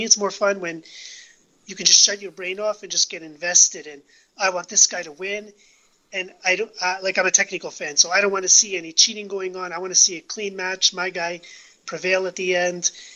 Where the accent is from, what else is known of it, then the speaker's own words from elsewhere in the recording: Canada; I'm from Canada